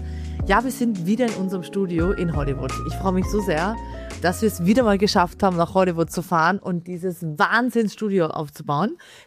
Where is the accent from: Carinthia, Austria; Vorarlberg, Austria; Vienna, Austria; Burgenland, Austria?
Vienna, Austria; ich bin Wienerin und nicht Österreicherin.